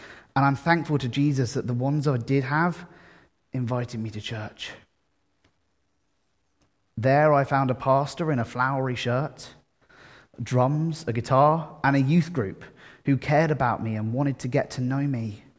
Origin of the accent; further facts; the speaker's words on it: Frimley, South East England, United Kingdom; I was born in Frimley Park Hospital, and I was brought home to my parents' house on Chobham Road. I've known this town since my birth.